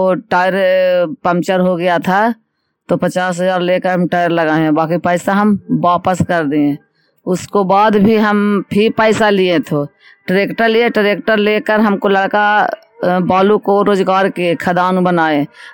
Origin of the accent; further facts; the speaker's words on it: Bisaya, India; मैं बिसाया के रहने वाली हूँ